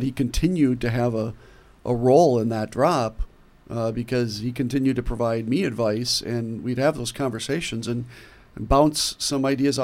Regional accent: Racine, Wisconsin, United States; But I remember, you know, growing up in Racine and Sam Johnson talking about sustainability.

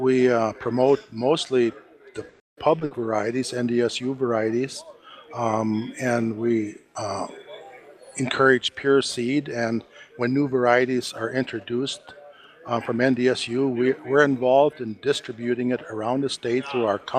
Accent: Napoleon, North Dakota, United States; I'm from Napoleon, yes.

